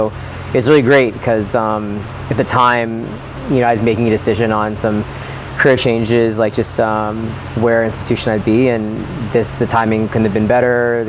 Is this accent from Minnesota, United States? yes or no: no; Pennsylvania, United States; I'm originally from Pennsylvania, my wife's from Delaware